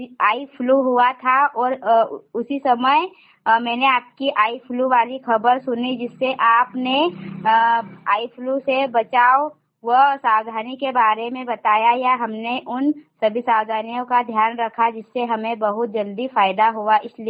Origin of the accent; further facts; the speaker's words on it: Khandwa, Madhya Pradesh, India; और मैं खंडवा जिले से हूँ।